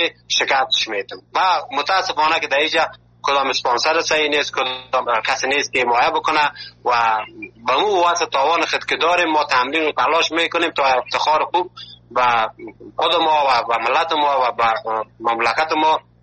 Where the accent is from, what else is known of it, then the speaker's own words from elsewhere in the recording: Afghanistan; moved away; ما که اول که از افغانستان آمدیم